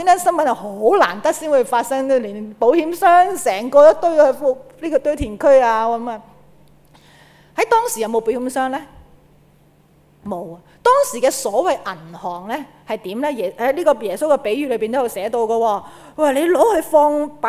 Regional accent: China; 即是用我哋中國人可以説話講啦，就叫做打虎頭

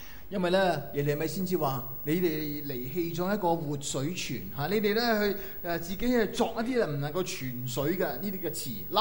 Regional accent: China; 所以中国人我们有一种观念我们很缺乏的就

